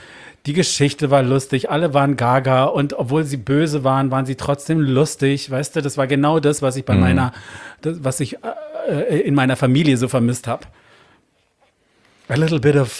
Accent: United Kingdom; born or raised there; also born or lived in Brussels; now in Munich, Germany

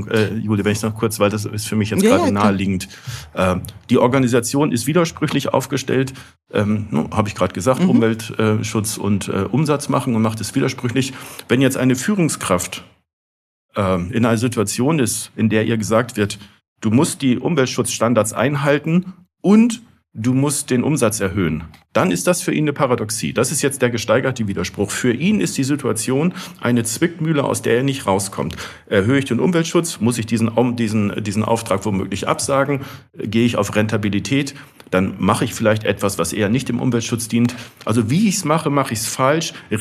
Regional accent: Northern Germany, Germany; Ich bin eher norddeutsch orientiert. Ich komme aus Norddeutschland

